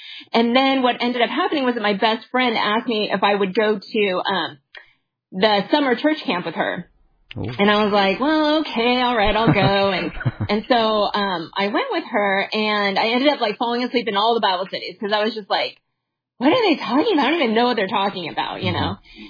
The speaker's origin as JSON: {"language": "English", "town": "Huntington Beach", "region": "California", "country": "United States", "tie": "born or raised there", "said": "so I grew up in Huntington Beach, and actually predominantly the area was Caucasian. And so the school where I attended, there was actually very few Asians there."}